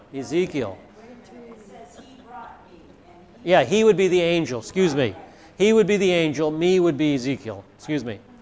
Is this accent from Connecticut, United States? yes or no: yes; Connecticut, United States; I can't do a Maine accent, even though I'm from Connecticut.